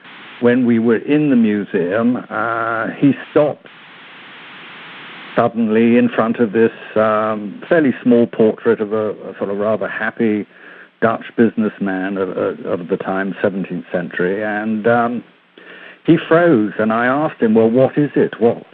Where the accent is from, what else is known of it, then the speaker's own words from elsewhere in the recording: London, United Kingdom; born there; We were in England at the time. I was born in London